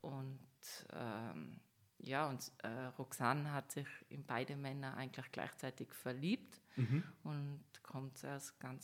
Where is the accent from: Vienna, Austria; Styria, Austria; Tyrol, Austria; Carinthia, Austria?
Tyrol, Austria; accent: Tyrolean; mit meinem Tiroler Dialekt, wie man es ja immer noch hört. Haben mich dort die Ostfriesen kaum verstanden.